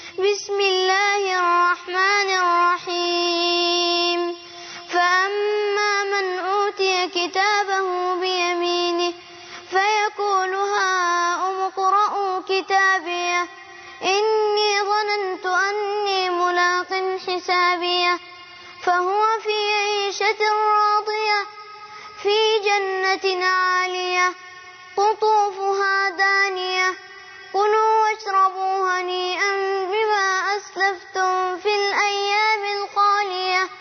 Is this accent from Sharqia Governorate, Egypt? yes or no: no; Dakahlia, Egypt; ومسابقة عندنا في الدقهلية، مسابقتين عندنا في الدقهلية.